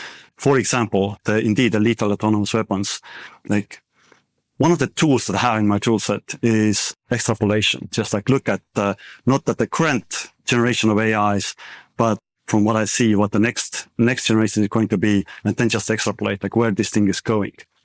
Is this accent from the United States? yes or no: no; Estonia; when I grew up in Soviet-occupied country in Estonia